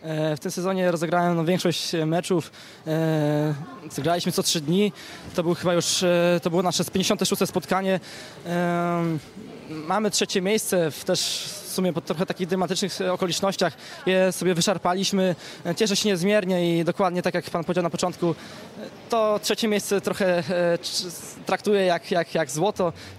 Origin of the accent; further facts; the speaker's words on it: Warsaw, Masovian Voivodeship, Poland; Można tak powiedzieć, tak, z tej czarnej strony Warszawy.